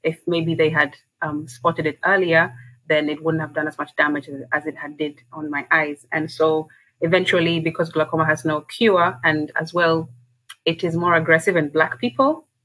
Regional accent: Kenya; I'm from Kenya, first of all.

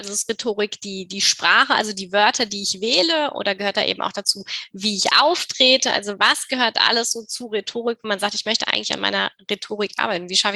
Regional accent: Germany; wie wir eben auch als Deutsche wachsen oder groß werden

